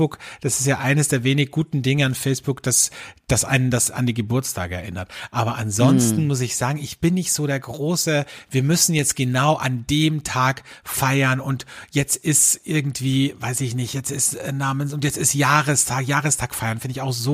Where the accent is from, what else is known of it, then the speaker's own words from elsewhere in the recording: Austria; bei uns in Österreich